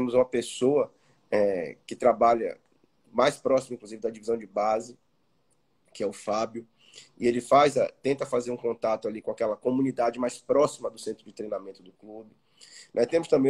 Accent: Salvador, Bahia, Brazil; Bom, eu sou soteropolitano, tenho 35 anos, sou graduado em Direito pela Universidade Federal da Bahia

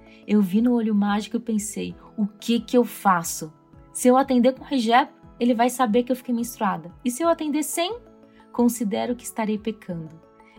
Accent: Brazil; Eu nasci no Brasil. E durante a minha infância, crescer num país onde minha religião é minoria não fez nenhuma diferença para mim.

